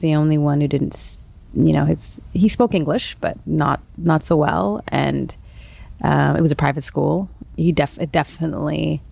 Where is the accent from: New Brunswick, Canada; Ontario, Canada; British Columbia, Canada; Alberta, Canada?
British Columbia, Canada; Vancouver; So my father did grow up in Palace, and I grew up in Vancouver.